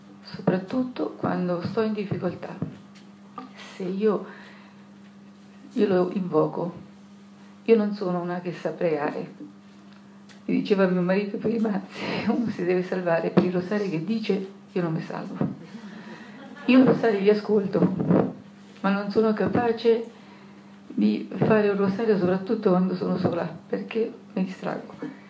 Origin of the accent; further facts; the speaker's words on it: Marche, Italy; vengo dalle Marche.